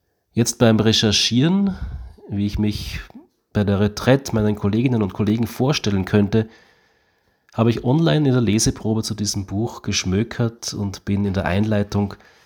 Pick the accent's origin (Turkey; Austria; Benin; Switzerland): Turkey; Istanbul; in der Ausländergemeinde in Istanbul, wo ich aufgewachsen bin